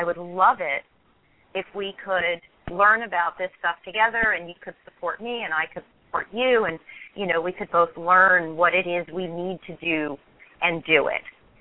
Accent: New York, United States; moved away; And I'm originally from New York, and I've only recently moved to Southern California, but I've been commuting between the East and West Coast for many years

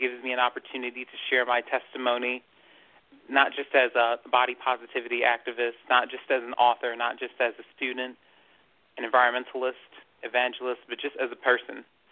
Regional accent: Maryland, United States; Yes, and, born and raised.

